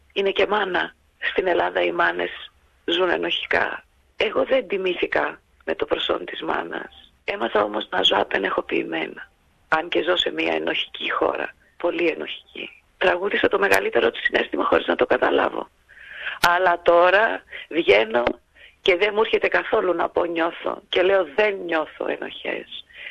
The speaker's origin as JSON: {"language": "Greek", "country": "Australia", "said": "Είμαστε μόνες μας στην πιάτσα και είμαστε και από την Αυστραλία."}